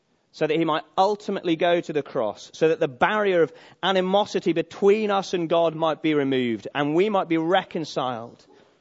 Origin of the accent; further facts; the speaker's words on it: Manchester, North West England, United Kingdom; I grew up in Manchester. I'd never known anything like it.